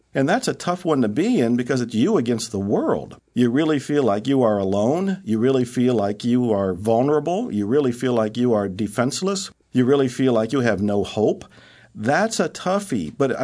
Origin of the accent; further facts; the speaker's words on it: Ohio, United States; moved away as an adult; also born or lived in Texas; Born and raised in Ohio, worked on the railroad most of my life. I escaped Ohio when I was on unemployment, and I went to Texas.